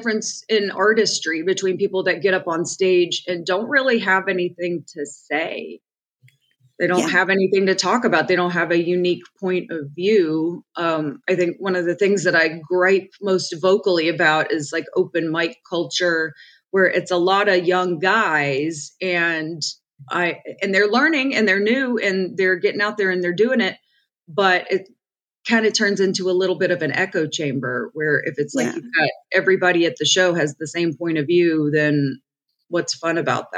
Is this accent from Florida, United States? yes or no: yes; Orlando, Florida, United States; I grew up in Orlando, Florida, and in Orlando, my dad worked as an actor and a singer and a casting agent and did all kinds of entertainment stuff.